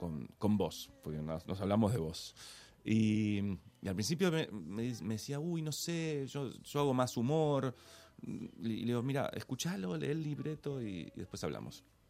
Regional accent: Argentina; Y yo no soy futbolero, para nada, pero soy argentino 100%.

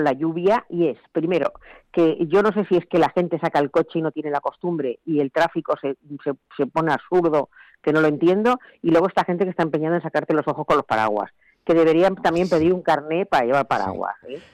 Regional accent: Málaga, Andalusia, Spain; Sí, yo soy malagueña, pero aún el sol me aplasta.

